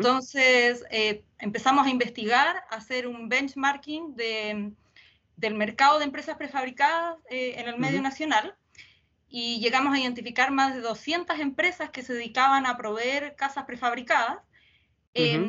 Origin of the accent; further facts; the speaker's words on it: Concepción, Biobío, Chile; yo soy arquitecta chilena, penquista, oriunda de Concepción, titulada de la Universidad Católica de Chile en Santiago